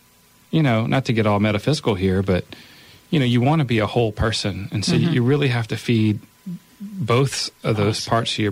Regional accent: Lafayette, Louisiana, United States; now in Abbeville, United States; You know, I was born and raised in Lafayette, but I live in Abbeville, and you know, I moved to that town.

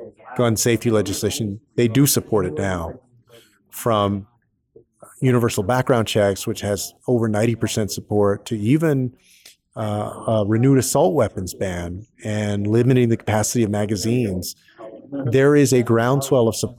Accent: Texas, United States; getting my home state of Texas.

